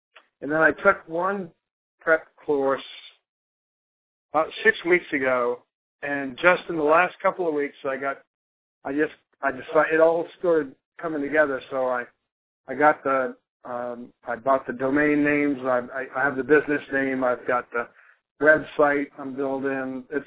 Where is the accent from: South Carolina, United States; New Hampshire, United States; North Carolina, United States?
South Carolina, United States; Plus, I really, I grew up near Charleston, South Carolina, so that the idea is to move it all over there.